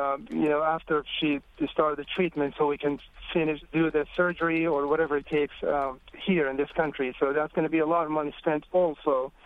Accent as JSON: {"language": "English", "country": "Sudan", "moved": "as an adult", "lives_now": "United States", "said": "Okay, originally from Sudan. I've been living in this country for a while, over 17 years. I'm an American citizen."}